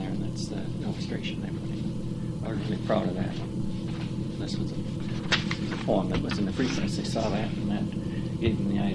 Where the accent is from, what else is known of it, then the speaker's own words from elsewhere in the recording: Saginaw, Michigan, United States; Well, he was growing up in the Saginaw Valley about the same time I was.